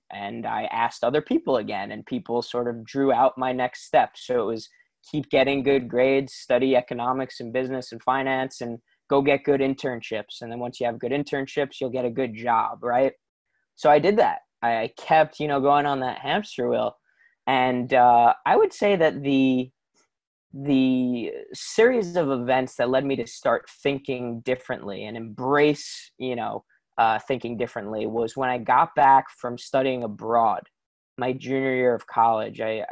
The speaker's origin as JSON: {"language": "English", "region": "New York", "country": "United States", "tie": "born or raised there", "said": "So I was born on Long Island in New York. I'm in my childhood home right now as we chat"}